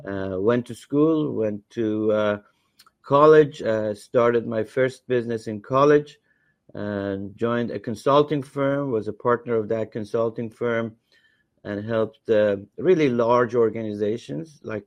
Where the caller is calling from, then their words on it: Los Angeles, California, United States; I'm calling from Los Angeles.